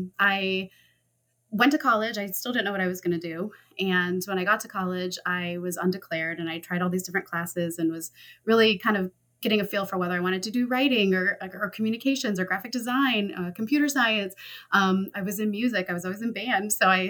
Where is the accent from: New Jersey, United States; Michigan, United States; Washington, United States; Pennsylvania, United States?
Michigan, United States; Ann Arbor; I grew up in Michigan. So I grew up in Ann Arbor, which is where University of Michigan is.